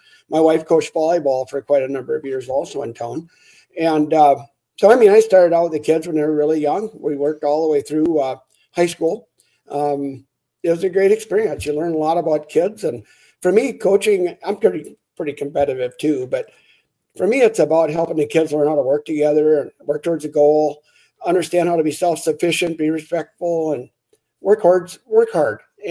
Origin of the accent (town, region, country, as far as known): Grantsburg, Wisconsin, United States; born or raised there